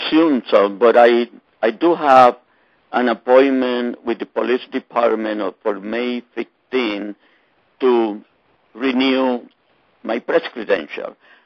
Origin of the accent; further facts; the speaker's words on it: Puerto Rico; moved away; I was born and raised in Puerto Rico. I came here in 1951 during the McCarthy era.